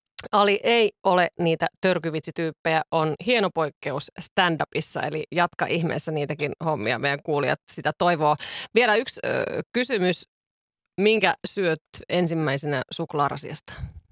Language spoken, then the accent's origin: Finnish; Kerava, Uusimaa, Finland; Mä oon keravalaiset.